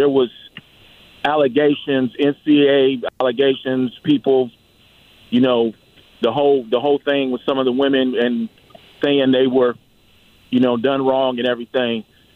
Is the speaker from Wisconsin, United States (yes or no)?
no; Columbus, Ohio, United States; but also hurting my hometown where I'm from, Columbus, Ohio